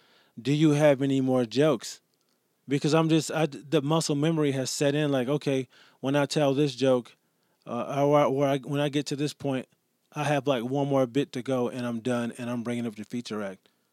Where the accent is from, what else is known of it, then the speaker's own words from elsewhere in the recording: Rochester, New York, United States; I am in Rochester, New York, my hometown.